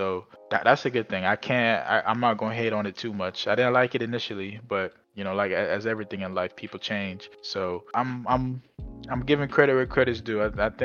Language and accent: English; England, United Kingdom; Soccer, and it's my home country, football.